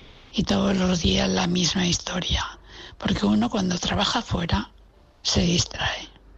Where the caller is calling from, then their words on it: Valencia, Valencian Community, Spain; de Valencia.